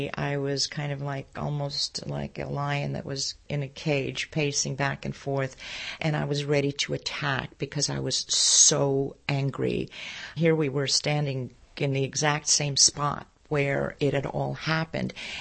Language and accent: English; Montreal, Quebec, Canada; moved away as an adult; I grew up in Montreal and left Montreal. I went to graduate school in Rochester, New York, where I was there for 3 years. And then I moved to Chicago, where I met my Jewish American husband